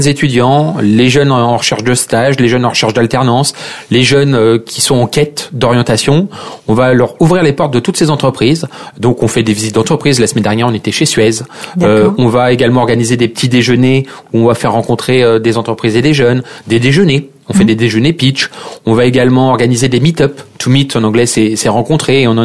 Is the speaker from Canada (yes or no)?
no; Herblay, Île-de-France, France; Bah moi je suis valdoisien, j'ai grandi à Herblay, maintenant j'habite en Dilly